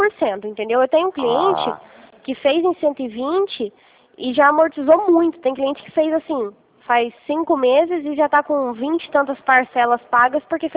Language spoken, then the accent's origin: Portuguese; Minas Gerais, Brazil; now in Rio Claro, Brazil; Na verdade, eu sou de Minas e moro em Rio Claro.